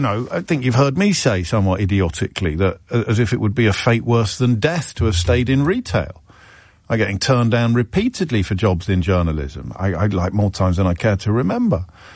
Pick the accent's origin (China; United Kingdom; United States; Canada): United Kingdom; young people have it harder than ever is so at odds with our kind of rhetorical evolution, isn't it, as British people.